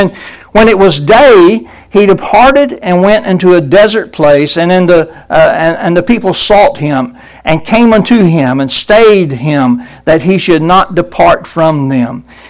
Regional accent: Georgia, United States; I'm from Georgia, by the way.

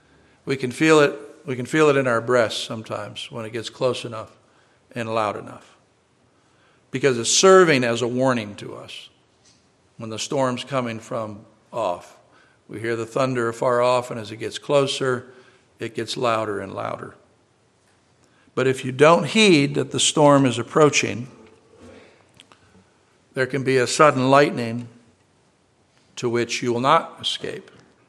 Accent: New York, United States; I grew up in near Buffalo, New York, and we would lift up the garage door

